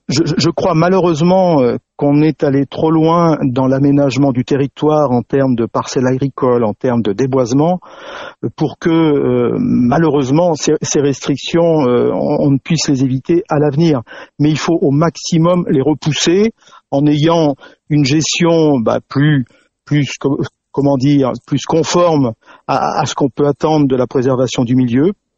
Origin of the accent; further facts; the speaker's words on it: Nouvelle-Aquitaine, France; j'ai grandi sur les Vals de Saint-Onge et je me suis ensuite établi plus du côté de Saint, donc la circonscription, je la connais.